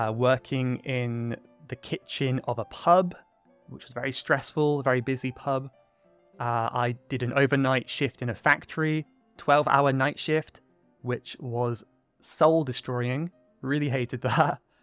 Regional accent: South West England, United Kingdom; I am from Cornwall, which is in the southwest of the UK, not far from France across the sea. So it's a very rural place, lots of countryside, not really any big cities

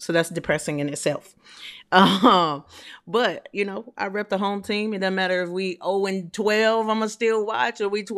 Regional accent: Atlanta, Georgia, United States; I told you guys I'm from Atlanta.

